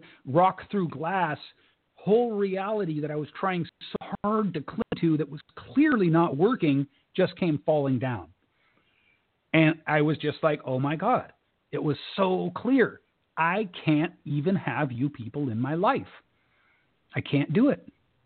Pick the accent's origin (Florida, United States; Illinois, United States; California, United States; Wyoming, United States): California, United States; I promise you that for someone born and raised in California, which is maybe the highest level of economic opportunity in the world, I know what it's like to have nothing.